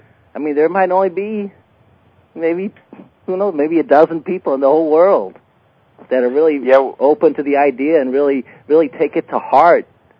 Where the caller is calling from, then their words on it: St. Louis, Missouri, United States; I'm calling from St. Louis.